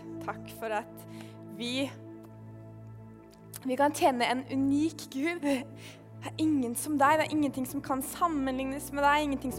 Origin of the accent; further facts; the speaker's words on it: Lillestrøm, Akershus, Norway; jeg er fra Lillestrøm